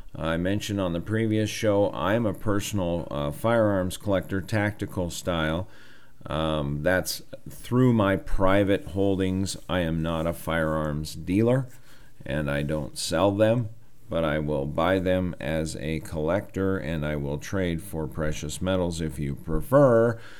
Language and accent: English; Montana, United States; Growing up in Montana, I got to buck hay bales and haul loads of this and build fence.